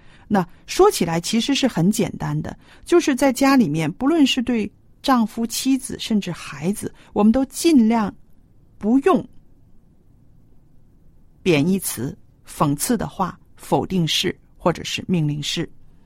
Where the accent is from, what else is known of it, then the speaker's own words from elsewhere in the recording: China; 我们中国人造字很有意思